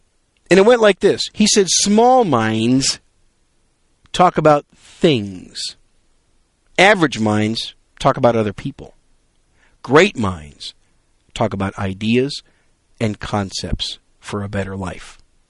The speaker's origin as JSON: {"language": "English", "region": "Wisconsin", "country": "United States", "tie": "born or raised there", "also_born_or_lived": "New York City, United States", "lives_now": "Texas, United States", "said": "I am just a Yankee with a microphone. I was born in New York City, raised in Wisconsin. Now I live in the great state of Texas."}